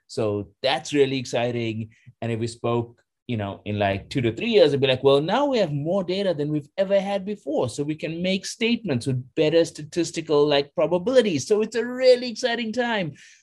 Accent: Durban, KwaZulu-Natal, South Africa; accent: a bit American; I sound a bit American, but I'm South African. I grew up in Reservoir Hills, like 10 kilometers over there, that way. I'm one of you guys

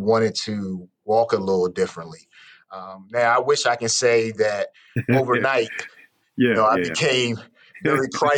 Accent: Washington, District of Columbia, United States; You know, I grew up in Washington, D.C., and so church was just something that we did on Sundays.

